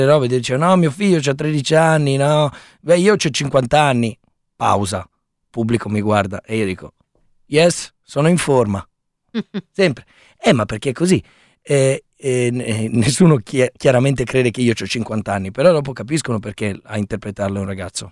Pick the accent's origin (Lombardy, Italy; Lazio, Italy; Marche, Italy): Lombardy, Italy; Milan; io non sono bosniaco, io sono milanese, sono della Barona.